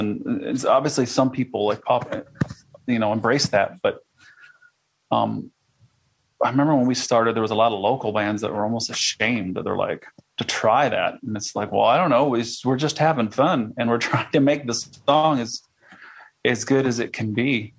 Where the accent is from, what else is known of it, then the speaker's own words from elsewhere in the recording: Iowa, United States; I did some research on this because I'm from Iowa.